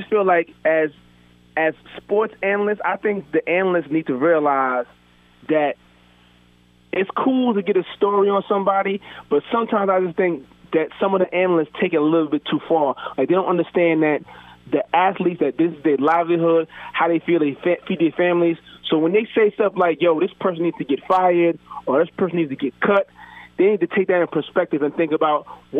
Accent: Queens Village, New York, United States; I'm from Murdoch and Springfield, Queens Village, baby.

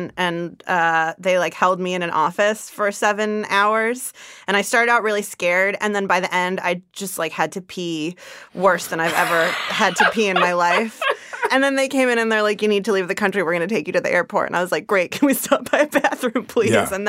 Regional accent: California, United States; I'm from the East Bay, so I don't mess around with the Embarcadero, but that's cool.

